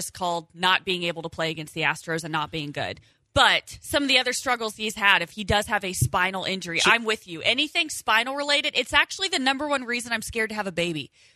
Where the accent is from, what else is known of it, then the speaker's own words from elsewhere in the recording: Indiana, United States; Let's start in my home state with the Indianapolis Colts.